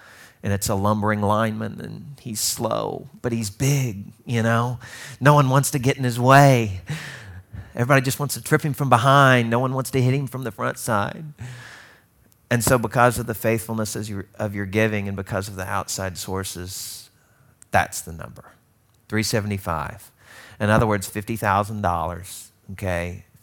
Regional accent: Cleveland, Ohio, United States; I think Drew Carey would be nice to me since we're from Cleveland.

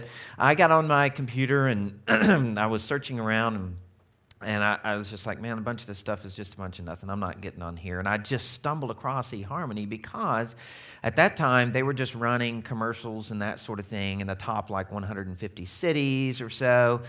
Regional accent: the South, United States; is it because I'm from the South?

